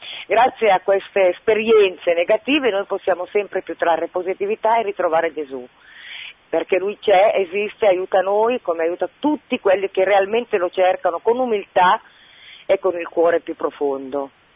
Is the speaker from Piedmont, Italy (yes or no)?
yes; Vercelli, Piedmont, Italy; Sì, esatto, sono di Vercelli.